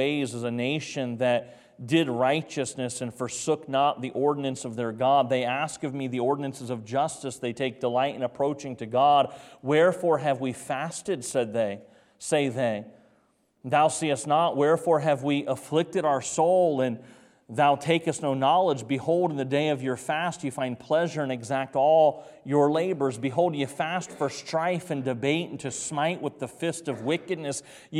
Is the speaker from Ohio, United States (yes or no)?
no; North Carolina, United States; I'm 45 years old, but when I grew up in North Carolina, there were no sports on Sunday as young people that you could participate in.